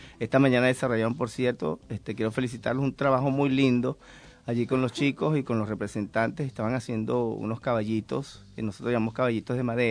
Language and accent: Spanish; Venezuela; esa variedad de elementos que traemos para formar y para identificarnos como venezolanos, están compuestos en este caso por música, que es música venezolana